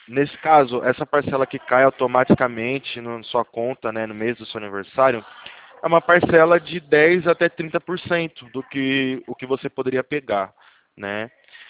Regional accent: São Carlos, São Paulo, Brazil; Eu sou aqui de São Carlos, mas a gente atende o Brasil todo, né?

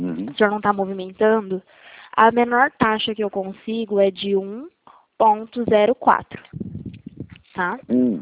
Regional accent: São Paulo, Brazil; Sou de São Paulo.

